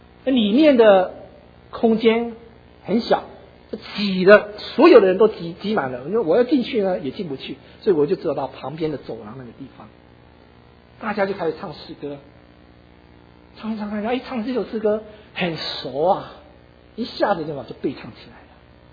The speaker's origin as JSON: {"language": "Chinese", "country": "Taiwan", "said": "我从台湾来的可能没有坐过"}